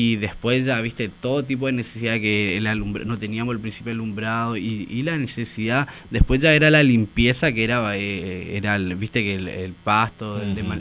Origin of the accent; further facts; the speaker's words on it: Posadas, Misiones, Argentina; son barrios de diferentes puntos de Posadas. Yo, por ejemplo, soy de la Chacra 178